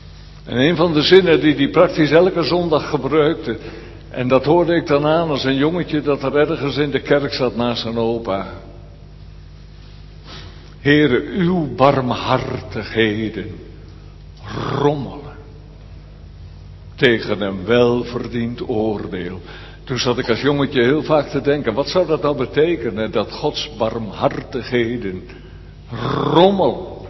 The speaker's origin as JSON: {"language": "Dutch", "town": "Elburg", "region": "Gelderland", "country": "Netherlands", "tie": "born or raised there", "said": "Ik ben opgegroeid in Elburg gemeente."}